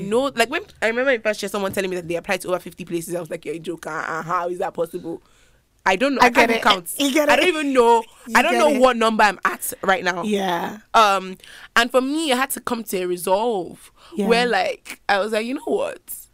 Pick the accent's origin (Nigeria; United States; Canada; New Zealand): Nigeria; now in United Kingdom; because also I'm Nigerian, I don't have a British passport